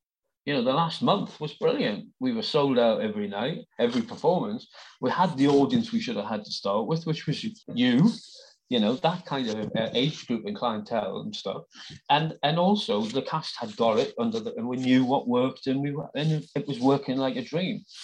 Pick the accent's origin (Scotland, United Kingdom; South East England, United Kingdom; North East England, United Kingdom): North East England, United Kingdom; Gateshead; I'm just an ordinary working class guy. And I come from Gateshead. I mean, I've not come from Eton or somewhere, you know.